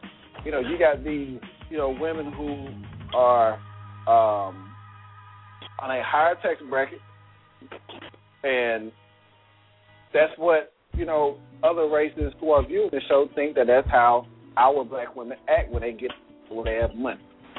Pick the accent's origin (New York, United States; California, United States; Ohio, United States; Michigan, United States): Ohio, United States; Columbus; I mean, Kevin and I, you know, we're from Columbus, and we, you know, view those projects on, you know, south side of Columbus